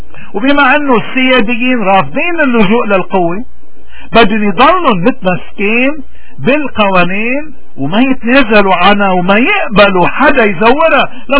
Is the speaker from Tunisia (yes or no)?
no; Lebanon; في عنا قضية وكلنا كلبنانيين مفروض نحن نشيل الاشخاص على جنب ونمسك القضية